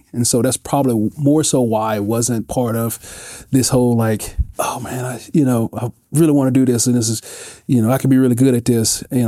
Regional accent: Flora, Mississippi, United States; I'm a Southerner. I'm from Mississippi. Grew up in a little small town called Flora, and, you know, it was a farm town

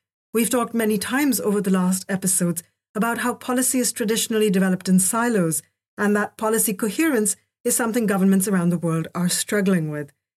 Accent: Mumbai, Maharashtra, India; I'm a journalist from Mumbai, India.

